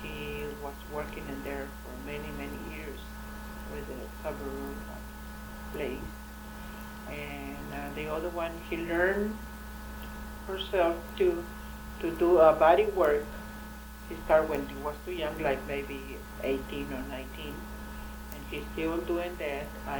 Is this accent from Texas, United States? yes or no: yes; Texas, United States; English is a second language; when I grew up over there in Texas, it was not, a lot of the field work, to work.